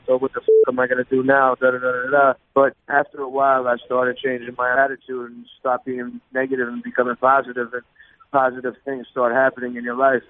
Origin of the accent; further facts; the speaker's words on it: Flushing, New York, United States; I was a young man growing up in Flushing, Queens, come from a working class family, was always imaginative and curious and ready to do whatever